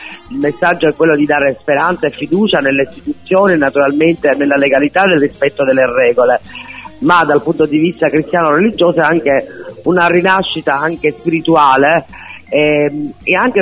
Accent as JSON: {"language": "Italian", "region": "Sicily", "country": "Italy", "said": "noi poi da siciliani che siamo molto diciamo sociali come persone"}